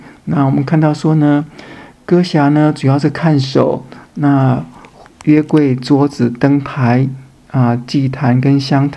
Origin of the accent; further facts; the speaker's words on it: China; 我们中国人也说嘛，30而立。